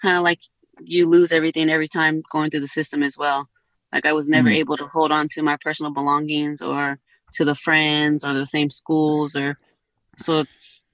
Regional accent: Pittsburg, California, United States; now in Napa, United States; To be honest, I'm from Pittsburgh, California. I know it probably sounds really dumb, but I never even heard of Napa.

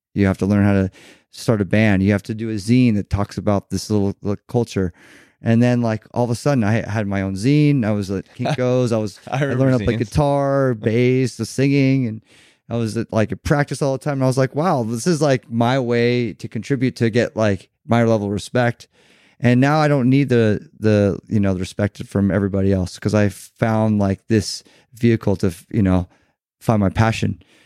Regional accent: Irvine, California, United States; also born or lived in Newport Beach; And so we grew up in Newport Beach and Irvine, which is the city I'm talking about

